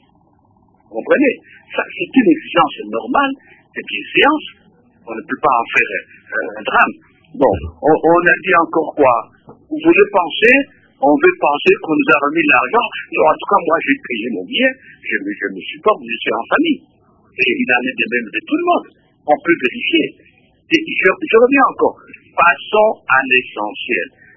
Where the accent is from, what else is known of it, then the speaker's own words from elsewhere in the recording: Kinshasa, DR Congo; Les gens viennent chez nous à RDC, à Kinshasa